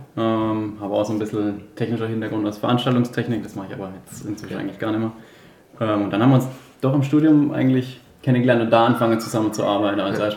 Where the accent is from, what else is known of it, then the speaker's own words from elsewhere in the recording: Ottersweier, Baden-Württemberg, Germany; ich komme aus Oderzweier, also 14, 15 Kilometer von hier, keine große Strecke